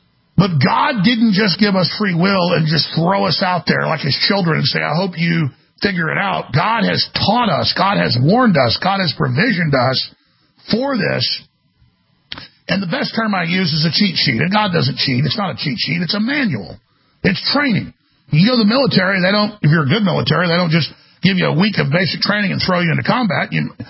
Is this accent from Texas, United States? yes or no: yes; Dallas, Texas, United States; where I grew up in Dallas.